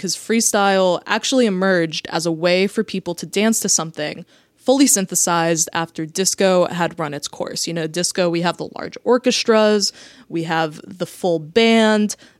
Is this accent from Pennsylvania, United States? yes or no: no; New Jersey, United States; You know, I'm Puerto Rican. I'm from New Jersey. My dad was a Latin DJ in the 80s and 90s.